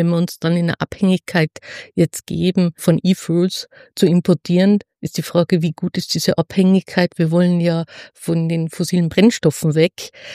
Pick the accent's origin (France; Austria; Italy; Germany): Austria; western Austria; im Westen von Österreich und ich komme aus dem Westen, haben wir noch keine Windräder.